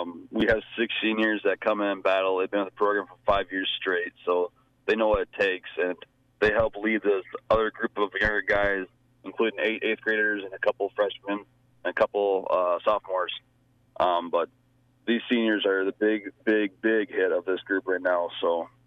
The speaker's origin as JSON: {"language": "English", "town": "Ackley", "region": "Iowa", "country": "United States", "said": "I'm from Ackley, Iowa."}